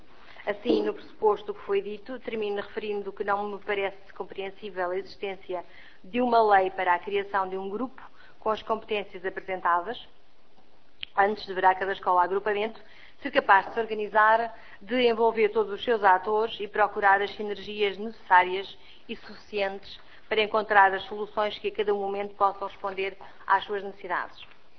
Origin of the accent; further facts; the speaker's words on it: Beja, Portugal; como sou de Beja e conheço a realidade